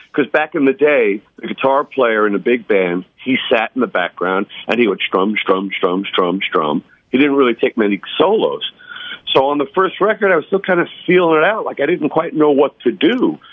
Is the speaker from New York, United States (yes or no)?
yes; Long Island, New York, United States; You know, we're all from Long Island, New York.